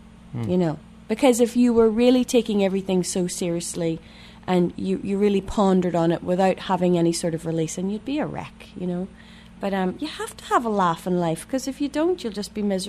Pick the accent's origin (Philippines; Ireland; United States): Ireland; Well, as an Irish person, it sort of comes naturally